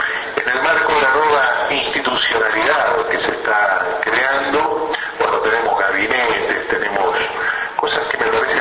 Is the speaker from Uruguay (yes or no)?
yes; Uruguay; somos los uruguayos, todos